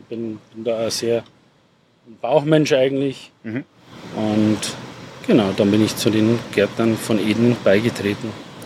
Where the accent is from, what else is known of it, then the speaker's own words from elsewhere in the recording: Moosburg, Bavaria, Germany; Ich komme aus der Nähe von München, aus dem Münchner Norden Richtung Freising. Das kennen ja viele Gärtner, zwischen Freising und Landshut liegt Moosburg. Und da bin ich geboren, da komme ich her. Ich bin auf einem kleinen landwirtschaftlichen Betrieb eigentlich aufgewachsen